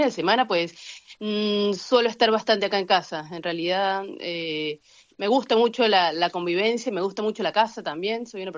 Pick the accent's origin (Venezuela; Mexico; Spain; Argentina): Venezuela; moved away; más en nuestra condición como jóvenes venezolanos, que nos vemos básicamente obligados a estar fuera de nuestro país porque carecemos de oportunidades en él